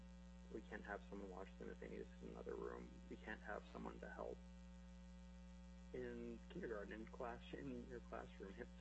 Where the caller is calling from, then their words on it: Anchorage, Alaska, United States; I'm calling in from Anchorage, and I'm calling as a parent of a child in the Anchorage School District